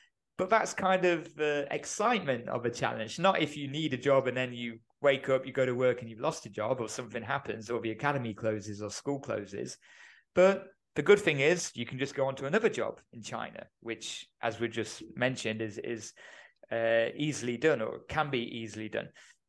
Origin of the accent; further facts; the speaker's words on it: England, United Kingdom; I've got a UEFA A. I'm from England, you know.